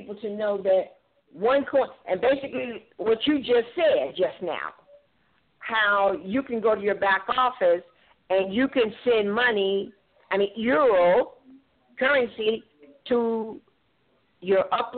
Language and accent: English; Chicago, Illinois, United States; also born or lived in New York City; You know, my hometown is Chicago, and I lived in New York City for a lot of years. So I know real cold. Remember, I'm from Chicago. I lived on Lake Michigan.